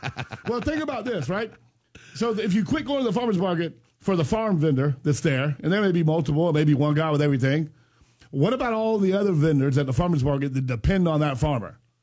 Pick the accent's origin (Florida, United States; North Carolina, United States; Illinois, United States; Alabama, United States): Florida, United States; Pahokee; Well, I grew up in Pahokee.